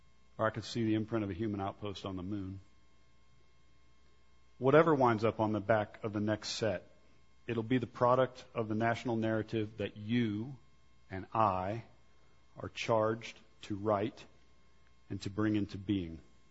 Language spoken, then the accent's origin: English; Missouri, United States; My home state is Missouri.